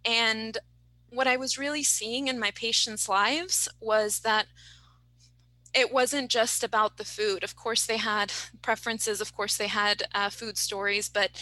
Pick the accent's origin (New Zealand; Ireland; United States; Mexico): Mexico; the place that feels the most essential to go back to is my childhood in Mexico